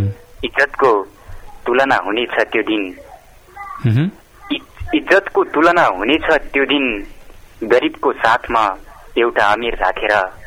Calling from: Baijanath, Lumbini Province, Nepal; बैजनाथ, गाउँपालिका वडा नम्बर 8

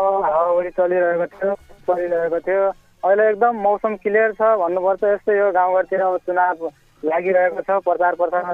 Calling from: Lekhparajul, Karnali Province, Nepal; हजुर लेख पराजुल साथ ओल पराजुल देखि

